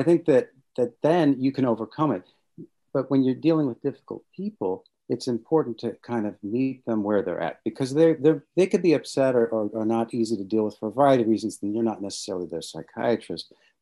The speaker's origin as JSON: {"language": "English", "town": "Washington", "region": "District of Columbia", "country": "United States", "tie": "born or raised there", "said": "I think I grew up in Washington, D.C., in a very in an atheist family"}